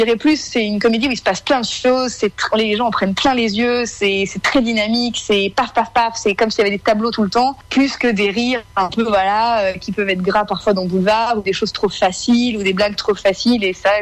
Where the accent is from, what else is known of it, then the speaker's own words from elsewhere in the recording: Montluçon, Auvergne-Rhône-Alpes, France; moved away as an adult; Exactement, j'ai quitté Montluçon, c'est vrai, juste après le bac, et je suis bien ravie d'y revenir.